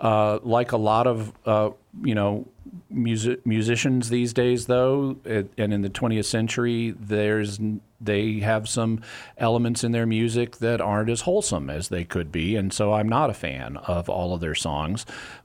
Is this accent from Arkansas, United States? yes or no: yes; Arkansas, United States; I grew up in the Boston Mountains, which are the highest part of the Ozark Mountains in northwest Arkansas.